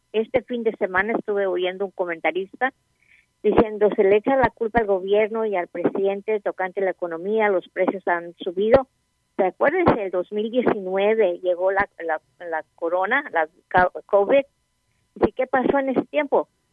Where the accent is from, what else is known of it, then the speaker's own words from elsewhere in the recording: Texas, United States; yo nací en Texas y lo que está pasando en la frontera nunca va a cambiar, porque yo soy era del Valle de Río Grande. Toda esa parte de Texas es pura gente mexicana, muchos nacidos allí